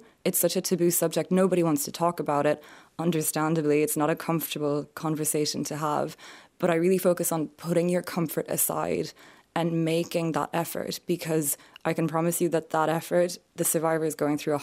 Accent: France; And you'd never tell from my accent, I'm French, my mom is French, so they're very touchy-feely

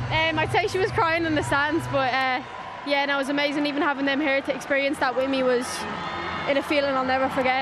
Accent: Ireland; that shows that we're Irish and we'll never give up.

